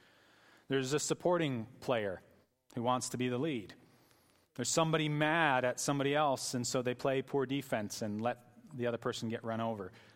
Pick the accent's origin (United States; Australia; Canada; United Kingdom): Canada; Some of you know I'm originally Canadian and football is not my first language.